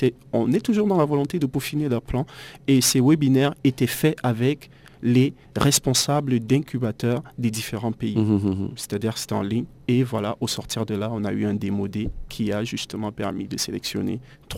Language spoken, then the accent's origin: French; Cameroon; now in Tunisia; je suis du Cameroun, je crée une entreprise ici en Tunisie.